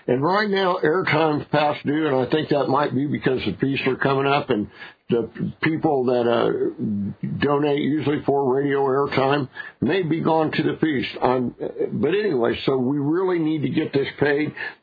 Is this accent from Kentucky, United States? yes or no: no; San Jose, California, United States; born there; I was born in San Jose, California.